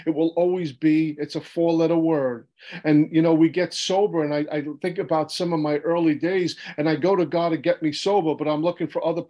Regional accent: Brooklyn, New York, United States; picking up a drink in Brooklyn, New York, where I'm from. You can tell by the way I speak, I'm not from Alabama. But growing up in Brooklyn at 14 years old

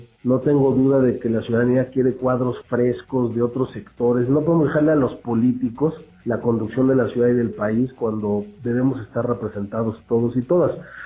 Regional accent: Mexico; para que, como mexicanos, ante todos los cataclismos que hemos sufrido, podamos salir adelante.

